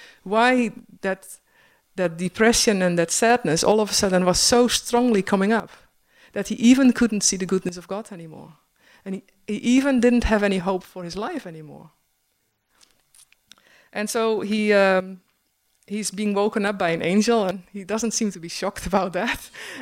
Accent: Bible Belt, Netherlands; English is a second language; And I come from the Bible Belt in Holland, where there's a lot of Reformed churches. I grew up in a Reformed church.

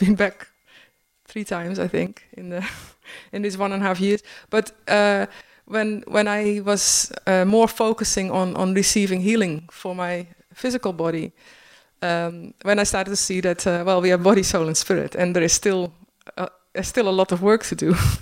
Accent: Bible Belt, Netherlands; English is a second language; And I come from the Bible Belt in Holland, where there's a lot of Reformed churches. I grew up in a Reformed church.

